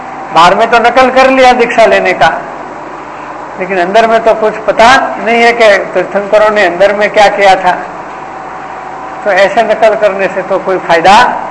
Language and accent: Hindi; Rampur, India; रामपुर तो हमारा native place है, दो गांव मैंने चार मील पर वो है हड़मताला, उसको हड़मतिया कहते हैं। आज भी उस कच्चा रास्ता है, वो बैलगाड़ा जाता है, कच्चा रास्ता है बिल्कुल।